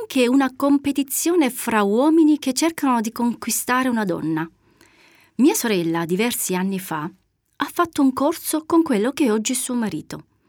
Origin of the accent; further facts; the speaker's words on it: Apulia, Italy; Vengo dalla Puglia, per essere precisa, dal Salento.